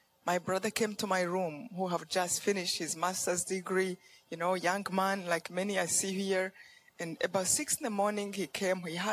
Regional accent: Rwanda; I come from Rwanda.

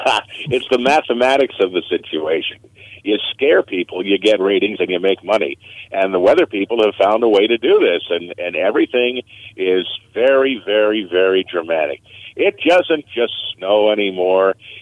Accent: New York, United States; now in New England, United States; because I grew up in New York, too, and came to New England about maybe what, good Lord, I don't know, maybe 50 years ago.

